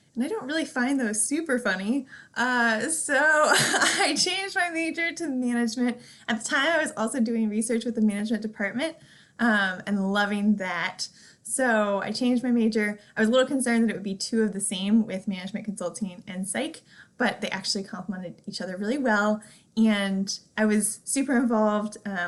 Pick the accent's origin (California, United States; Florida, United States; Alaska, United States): California, United States; now in St. Louis, United States; So I'm originally from California, but have loved the Midwest and now call that home.